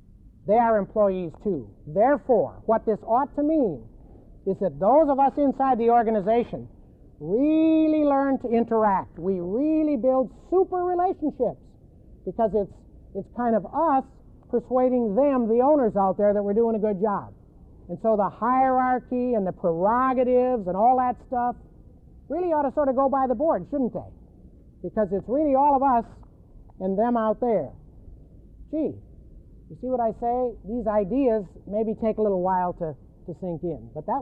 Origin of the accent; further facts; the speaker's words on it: New England, United States; remember, I'm from New England, where all those old businesses were